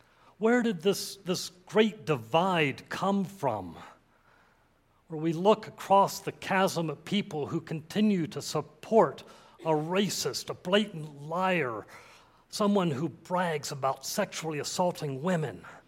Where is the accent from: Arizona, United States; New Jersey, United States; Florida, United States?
Florida, United States; Tallahassee; moved away as an adult; Shortly after I moved to North Carolina from my hometown of Tallahassee, Florida, back in the mid-1980s